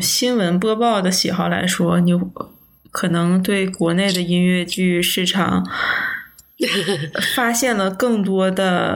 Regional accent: Northeast China, China; 作为一个东北人

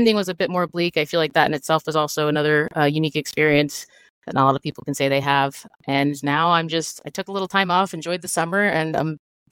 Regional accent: Westerville, Ohio, United States; now in New York, United States; So, yeah, I'm mostly from Ohio. I grew up in Westerville, which is a suburb outside of Columbus. And I've been living in New York for a very long time, 15 plus years.

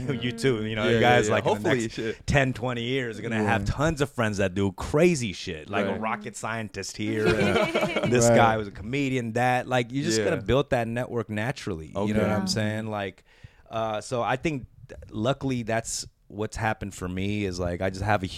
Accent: West Coast, United States; So we grew up like being kind of rivals. He's from the East Coast, I'm from the West Coast. And we were at the time like some of the bigger Asian rappers

